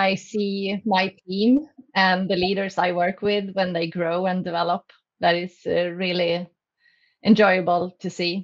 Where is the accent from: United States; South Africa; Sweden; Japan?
Sweden; Vänersborg, Västra Götaland; I'm from a small city in the western part of Sweden.